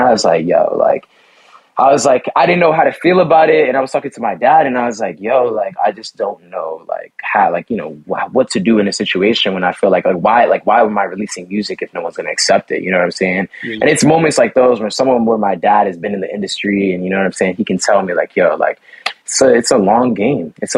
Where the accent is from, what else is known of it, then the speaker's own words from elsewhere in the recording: Harlem, New York, United States; Born and raised. I'm from Harlem, man. Harlem my whole life